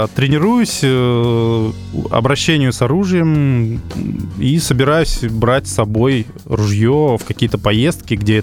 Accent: Primorsky Krai, Russia; Я вырос в Приморье и, в принципе, вот намерен туда вернуться, на Дальний Восток

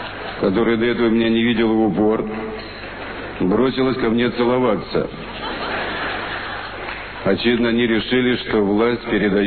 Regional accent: Saint Petersburg, Russia; я, как настоящий петербуржец, стоял один в стороне и медленно пил водку

